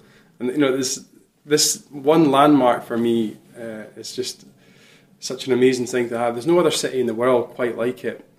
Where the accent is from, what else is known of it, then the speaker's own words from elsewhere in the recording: Rosyth, Scotland, United Kingdom; also born or lived in Edinburgh / South Queensferry; I'm from Edinburgh. I was born in the Western General. I was brought up in South Queensferry for the first few years of my life. The first memory I have is waking up at 2 years old and knowing I had to move house. My dad moved us all to Rosyth and Fife, and that's where I spent most of my early childhood.